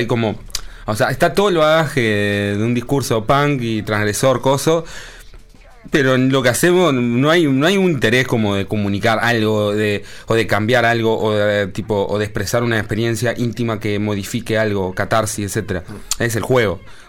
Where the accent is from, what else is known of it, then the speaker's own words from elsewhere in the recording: Sauce, Canelones, Uruguay; Y nosotros con mis amigos que somos de Sauce, vivimos en Sauce el rock y la vida de manera punk.